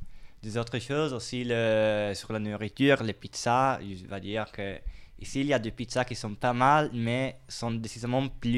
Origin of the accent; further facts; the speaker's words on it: Italy; accent: Italian; French is a second language; mon accent anglais c'est très très italien, mais ça va. Aussi en français mon accent c'est très très, très italien, mais aussi ça va.